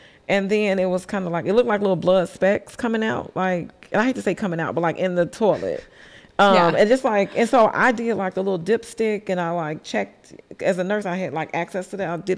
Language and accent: English; Chicago, Illinois, United States; And I'm from Chicago. We only eat like pizza and hot dogs, you know, like we wasn't eating no Mediterranean food.